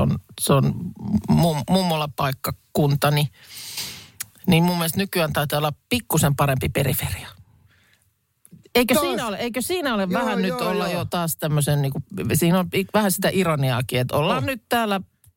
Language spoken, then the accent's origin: Finnish; Lahti, Päijät-Häme, Finland; kun pääsiäisenä kävin Lahdessa siellä kotikulmillani.